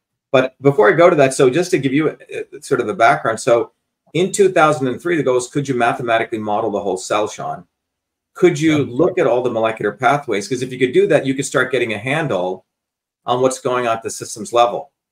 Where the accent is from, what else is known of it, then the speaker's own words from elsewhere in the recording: India; You know, I grew up in India, and my grandmother was a traditional healer.